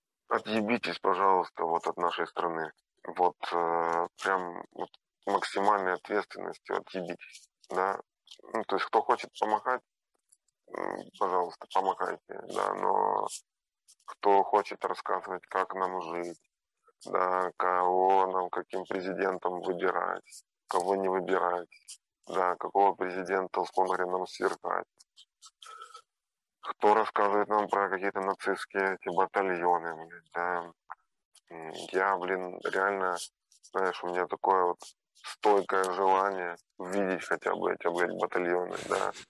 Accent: Ukraine; Russian is a second language; ну, ты представляешь, вот ты молдаванин, я украинец, да, мы идем, значит, в Карпатском селе

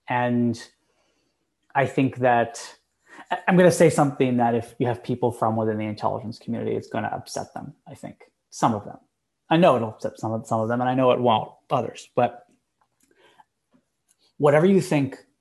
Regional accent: United States; I mean, I care as a American and somebody who just cares about civic issues

